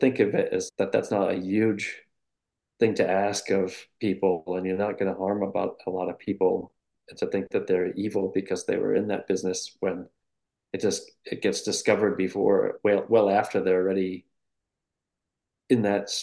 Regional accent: Rhode Island, United States; and also I grew up in Rhode Island, all blue collar family

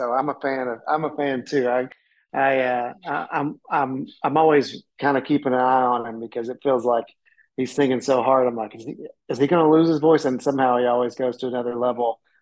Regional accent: Knoxville, Tennessee, United States; I'm from Knoxville. Grew up in Knoxville and actually still live in Knoxville.

